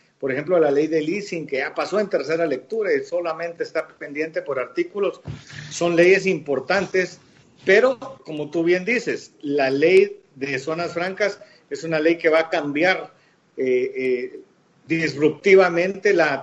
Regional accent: Guatemala; nosotros como guatemaltecos

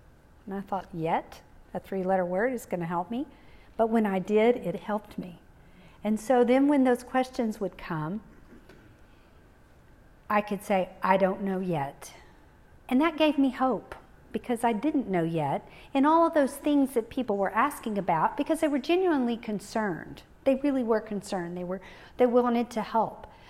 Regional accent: Kerrville, Texas, United States; So, and I'm an ordinary girl. I grew up here in Kerrville.

